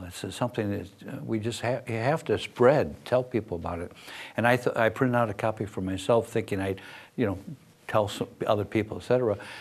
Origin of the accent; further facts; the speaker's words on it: Chicago, Illinois, United States; I grew up in the Chicago area.